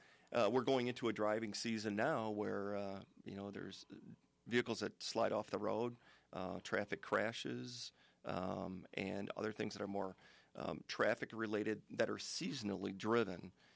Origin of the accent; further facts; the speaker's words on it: Delavan, Wisconsin, United States; And I grew up in Delavan, and I just identify with the area as being a hometown boy to Walworth County.